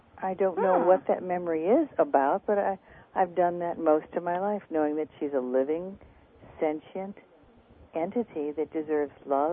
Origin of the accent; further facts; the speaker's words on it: Illinois, United States; I'm from the Chicago area.